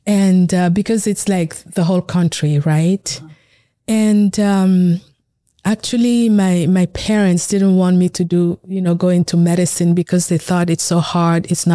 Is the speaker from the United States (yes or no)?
no; Cameroon; born there; So I was born in Cameroon, Africa, and it's a beautiful country.